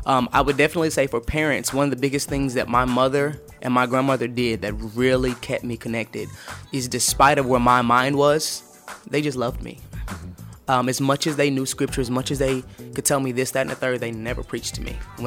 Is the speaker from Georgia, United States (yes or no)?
no; Kansas City, Kansas, United States; So I'm from Kansas City, Kansas originally